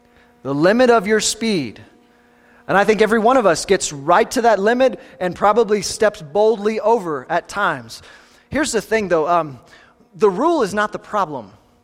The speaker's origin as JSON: {"language": "English", "region": "Kansas", "country": "United States", "tie": "born or raised there", "said": "I grew up in Southeast Kansas"}